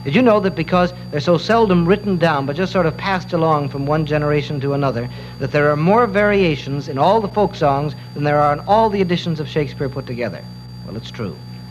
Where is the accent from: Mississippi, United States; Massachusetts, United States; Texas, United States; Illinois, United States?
Illinois, United States; Chicago; Pete, it's very important to me to know this as a Chicagoan.